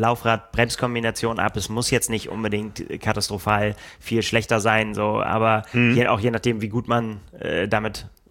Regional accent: Bremen, Germany; Ja, ich bin Bremer auch. Das ist aber ich wohne in Niedersachsen.

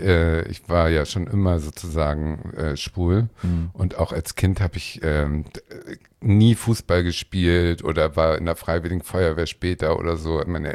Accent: Schleswig-Holstein, Germany; geboren bin ich in Schleswig-Holstein und aufgewachsen bin ich auf einem Minidorf, auch in Schleswig-Holstein. Da habe ich gewohnt, bis ich so 17 war ungefähr. Mhm. Und das ist wirklich das Klischee-Dorf gewesen. Also da gab es noch keine asphaltierten Straßen und nur Bauernhöfe.

